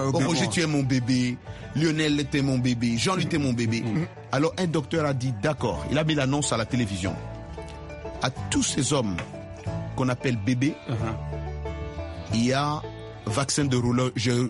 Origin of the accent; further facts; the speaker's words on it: Kasaï, DR Congo; Ah, et toi, chez moi, au Kassai